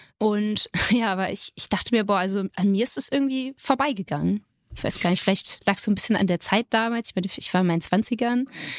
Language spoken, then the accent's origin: German; Düsseldorf, North Rhine-Westphalia, Germany; eher Düsseldorf.